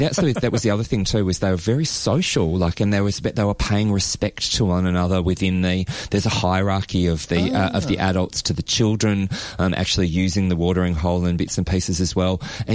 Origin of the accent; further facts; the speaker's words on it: Adelaide Hills, South Australia, Australia; I grew up in South Australia, grew up in the Adelaide Hills